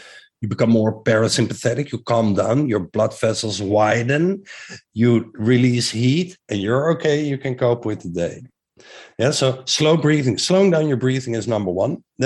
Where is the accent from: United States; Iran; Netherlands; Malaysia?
Netherlands; accent: Dutch; English is a second language; I live in Amsterdam, as you may have heard my accent, very Dutch accent.